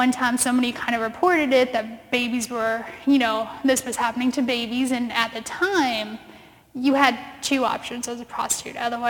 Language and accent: English; San Diego, California, United States; born there; I was born in San Diego, California, and that's kind of the, you know, on the other coast, and you've got the ocean and the Navy base and all of that stuff.